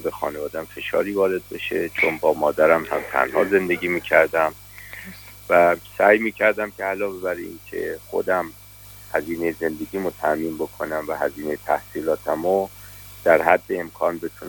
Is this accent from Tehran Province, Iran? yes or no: yes; Tehran, Tehran Province, Iran; البته پدر و مادرم اهل کاشان بودم. ولی بزرگ شده تهران هستم.